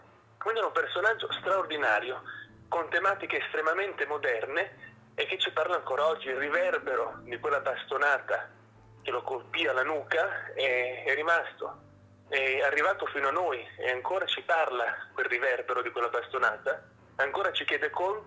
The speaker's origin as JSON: {"language": "Italian", "town": "Tresigallo", "region": "Emilia-Romagna", "country": "Italy", "tie": "born or raised there", "said": "io fin da bambino sapevo che ad Argenta, che sta a pochi chilometri da dove ho vissuto, Tresigallo"}